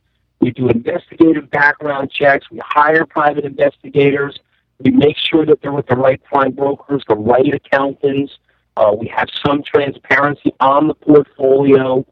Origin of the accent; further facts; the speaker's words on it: Long Island, New York, United States; There's some fun stories in there about growing up on Long Island and working at my uncle's motorcycle shop.